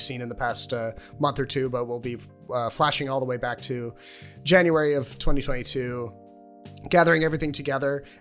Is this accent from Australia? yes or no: no; Atlantic Canada, Canada; growing up on the East Coast of Canada, you know, there's a lot of common, there's a lot in common between those two parts of the world, and shared folklore and shared accents to a certain aspect.